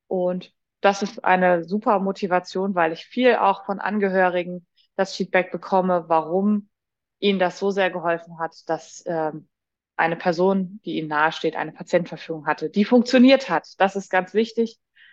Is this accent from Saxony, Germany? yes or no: yes; Leipzig, Saxony, Germany; born there; Ich bin nach Leipzig gezogen. Das ist meine Geburtsstadt, aber ich bin quasi zurückgekommen